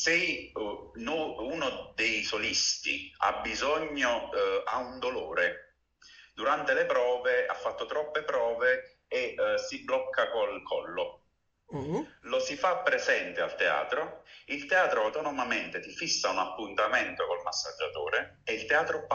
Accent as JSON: {"language": "Italian", "town": "Naples", "region": "Campania", "country": "Italy", "accent": "Neapolitan", "said": "io, si sente sicuramente dall'accento, sono napoletano, quindi abituato ad un clima molto particolare, caldo anche d'inverno."}